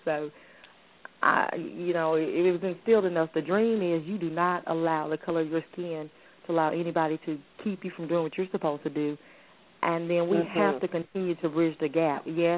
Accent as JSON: {"language": "English", "region": "Texas", "country": "United States", "tie": "born or raised there", "said": "I am born in the South, raised in the South, and I'm still in the South."}